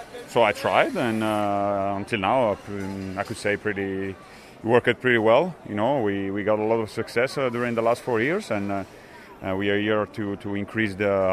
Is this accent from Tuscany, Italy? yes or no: no; Milan, Lombardy, Italy; English is a second language; now in Piacenza, Italy; I'm from Milan actually. I'm living in Piacenza, so yeah, the two cities are not far. But yeah, when I was kid I moved with my family, and so I grew up in more or less in the region around there.